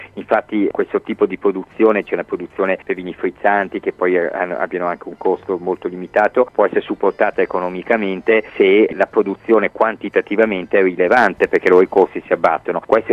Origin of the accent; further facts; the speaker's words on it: Milan, Lombardy, Italy; born there; a Piacenza siamo arrivati perché nostra madre mia e il mio fratello è piacentina, ma noi siamo appunto nati a Milano, nostro padre era milanese.